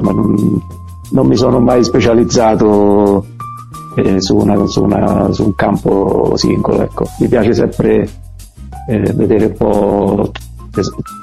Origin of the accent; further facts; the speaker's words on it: Rome, Lazio, Italy; sono nato un po' di anni fa, l'8 gennaio del 63, sono di Roma, sono sposato con Laura e ho due figli, Leonardo e Alice.